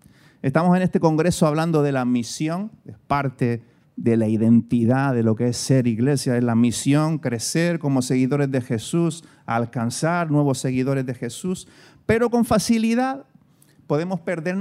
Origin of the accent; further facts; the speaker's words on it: Canary Islands, Spain; Yo soy canario, soy de Gran Canaria, del interior de Gran Canaria. Mis abuelos vivían en una casa cueva que hizo mi abuelo sin electricidad, con pico. Esa es mi ascendencia.